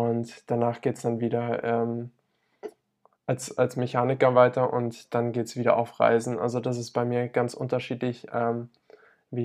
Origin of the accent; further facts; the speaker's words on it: Friedrichshafen, Baden-Württemberg, Germany; Ich komme aus Friedrichshafen vom Bodensee, also ganz aus dem Süden Deutschlands. Und genau hier bin ich aufgewachsen